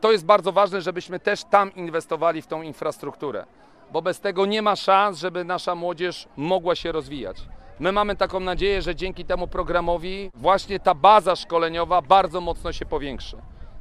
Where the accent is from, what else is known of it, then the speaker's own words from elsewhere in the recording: Pniewy, Greater Poland Voivodeship, Poland; Jako minister z małej miejscowości mówię to zawsze z wielką dumą. Wychowałem się, trenowałem, grałem w piłkę